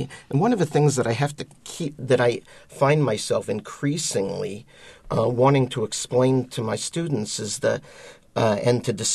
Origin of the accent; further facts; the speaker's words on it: Washington area, United States; I come from the Washington area.